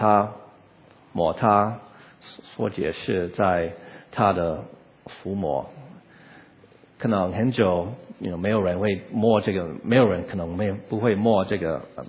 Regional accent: United States; 我是在美国长大，在美国出生长大，在这个 suburb 跟一个 ABC

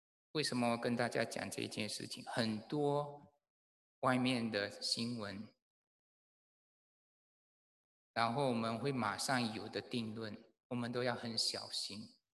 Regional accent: Malaysia; 我不是一个白人，我也不是一个黑人，我是从马来西亚来的华人。

